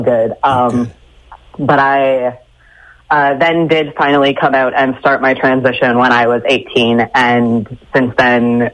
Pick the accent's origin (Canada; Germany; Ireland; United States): United States; Woodstock; So, yes, I grew up in Woodstock. I've lived here my whole life. I'm 22 now.